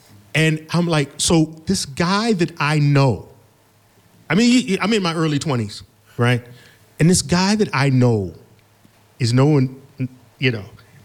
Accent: Detroit, Michigan, United States; when I was growing up in Detroit, you know, you're just fascinated with London.

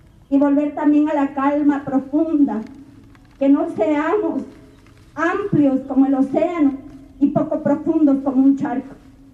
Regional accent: Ecuador; Venimos caminando desde lejos, venimos desde Ecuador

